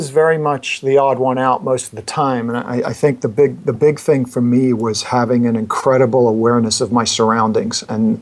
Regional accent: Kenya; also born or lived in England / Middle East; I was born in England, and my parents kind of went to Africa when I was about 6-7 months old, and I grew up in Kenya

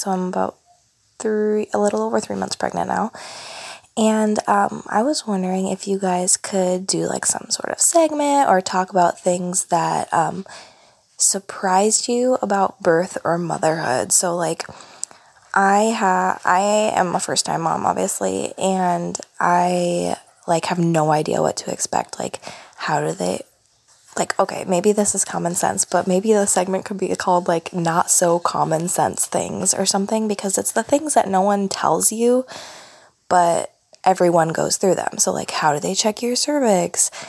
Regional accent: Iowa, United States; I'm from Iowa.

